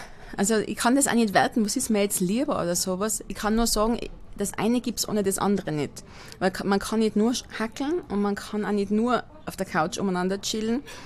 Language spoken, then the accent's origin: German; Styria, Austria; fühle mich sehr wohl als Steirerin, aber eigentlich muss ich ehrlich sagen, als Österreicherin